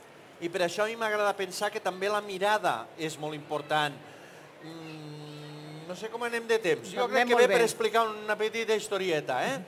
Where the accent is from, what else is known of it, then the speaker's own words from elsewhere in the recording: La Seu d'Urgell, Catalonia, Spain; jo sóc de la Seu, passa a la Seu